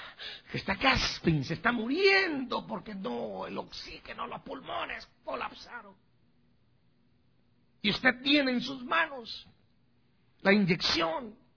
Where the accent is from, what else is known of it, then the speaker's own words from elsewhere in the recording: El Progreso, Guatemala; Yo viajaba mucho y frecuentaba mucho el cementerio allá en Guatemala. Cada vez que yo iba a mi pueblo en El Progreso